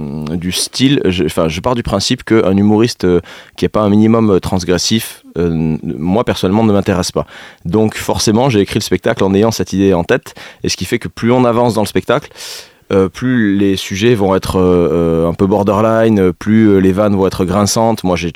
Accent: Southern France, France; accent: southern French; now in Nevers, France; je suis originaire du sud de la France, il paraît que ça s'entend encore un petit peu.

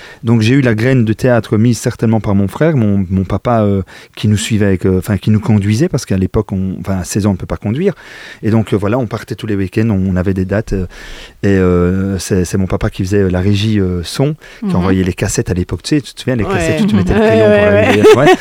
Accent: Belgium; Moi, je viens de Belgique.

